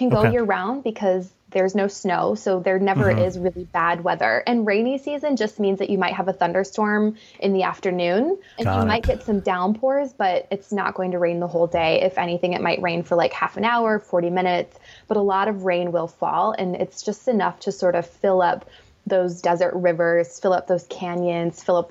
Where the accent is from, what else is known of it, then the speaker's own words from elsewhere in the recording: New Mexico, United States; also born or lived in Colorado; And I grew up in New Mexico and Colorado.